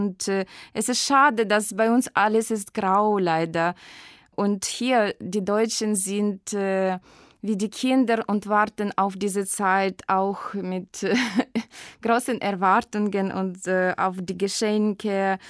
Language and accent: German; Ukraine; German is a second language; Ich komme aus der Ukraine und meine Stadt liegt im Osten. Das ist eine große Stadt, 1,5 Millionen Menschen. Ich bin im 1970 geboren.